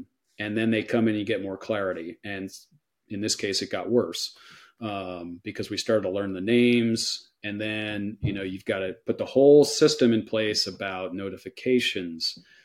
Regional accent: New Jersey, United States; And I grew up in Jersey and I didn't really follow college ball.

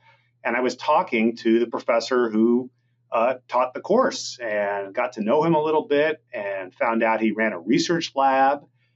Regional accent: Los Angeles, California, United States; I grew up in Los Angeles in a very urban area with almost no exposure to agriculture

